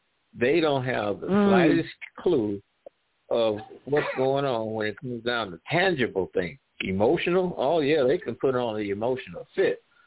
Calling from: Missouri, United States; I'm calling from either the Midwest, Missouri, down in the Delta region. I'm down in the Delta region now.

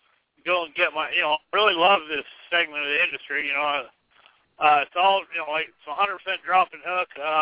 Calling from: South Dakota, United States; Well, I'm … I'm calling from South Dakota.

